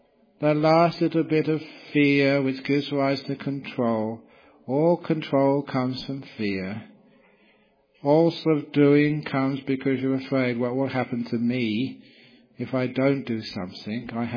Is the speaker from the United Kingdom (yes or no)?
yes; England, United Kingdom; born there; I'm English because I was born in England, whatever that means, that's in the past, many years in the past.